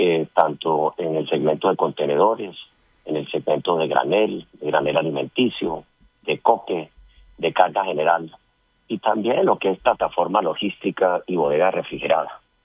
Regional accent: Barranquilla, Atlántico, Colombia; estoy muy, muy contento de estar de vuelta en Barranquilla. Yo soy barranquillero

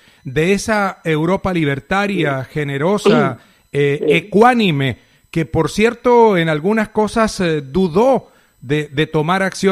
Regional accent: Chile; born there; Mire, yo nací en Chile y se lo doy a conocer para que lo sepa.

